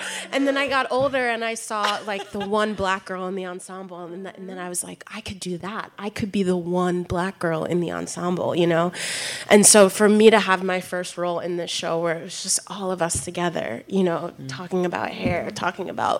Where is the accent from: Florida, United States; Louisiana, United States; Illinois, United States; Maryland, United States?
Maryland, United States; Baltimore; to see so many people from where I'm from Baltimore